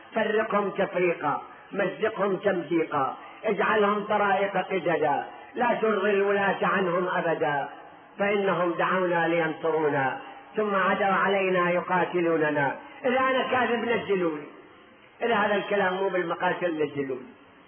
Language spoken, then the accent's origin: Arabic; Najaf, Najaf Governorate, Iraq; now in Netherlands; انا منين جاي؟ من هولندا انا، يوم من النجف مو من هالبلد هذا.